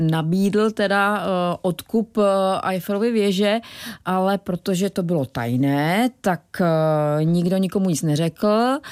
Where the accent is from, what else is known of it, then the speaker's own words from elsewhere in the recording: Hostinné, Hradec Králové Region, Czechia; also born or lived in Vrchlabí; Já jsem v Hostinném vyrůstala, takže už úplně od malinka.